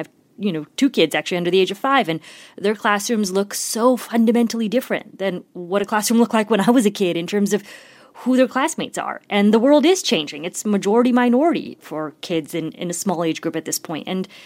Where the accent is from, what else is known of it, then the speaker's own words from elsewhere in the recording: Indiana, United States; y'all know I'm from Indiana, proud Hoosier, but I look back at my childhood